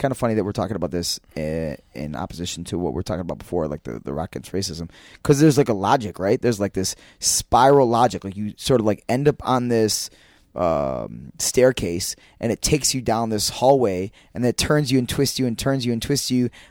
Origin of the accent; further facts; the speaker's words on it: Ohio, United States; I grew up in Ohio, in suburban Ohio